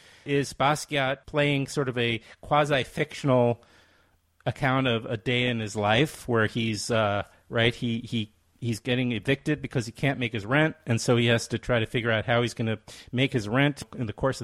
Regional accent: Queens, New York, United States; I was then living in Brooklyn, and because I grew up in Queens, but I moved to Brooklyn, my first apartment

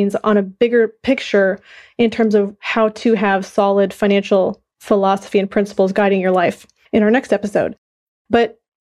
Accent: Minnesota, United States; moved away as an adult; now in Texas, United States; I moved down to Texas from Minnesota.

